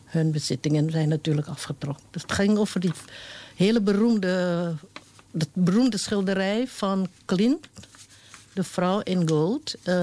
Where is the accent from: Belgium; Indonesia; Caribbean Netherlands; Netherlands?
Indonesia; moved away as an adult; now in Portugal; Ik kom uit Indonesië en ik heb me nergens ooit thuis gevoeld dan in Indonesië.